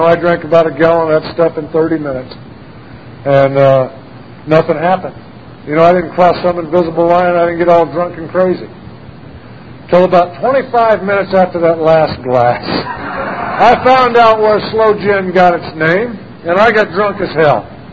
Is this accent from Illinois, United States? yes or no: yes; Danville, Illinois, United States; born there; I was born in Danville, Illinois.